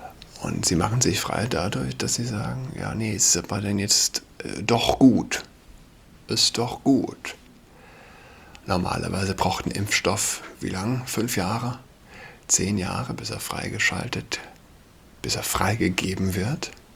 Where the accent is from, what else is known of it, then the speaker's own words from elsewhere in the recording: Saarland, Germany; now in Berlin, Germany; Ich bin Saarländer und ich kenne es nicht. Ja. Also, als ich ein Kind war, ich bin 31